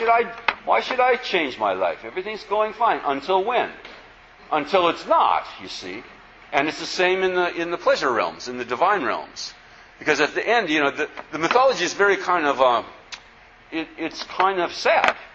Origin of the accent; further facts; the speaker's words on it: United States; And, you know, I'm an American and all.